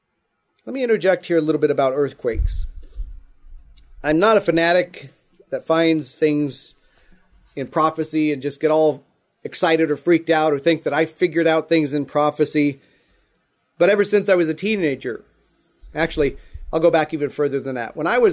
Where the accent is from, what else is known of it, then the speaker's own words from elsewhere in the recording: Midwest, United States; I grew up in the Midwest, you guys have tornadoes.